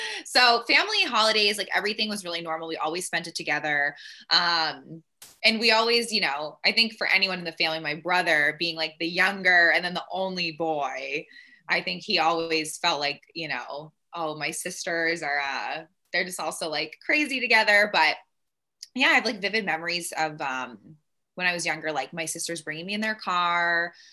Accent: Belmont, Massachusetts, United States; So I grew up in Belmont, Mass, just outside of Boston.

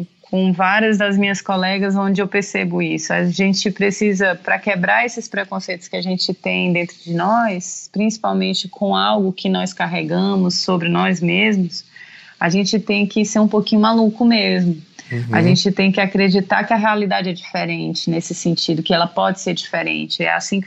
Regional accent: Ceará, Brazil; Então, eu sou uma cearense que passou a vida inteira aqui no Nordeste e que sou apaixonada por ciência, né?

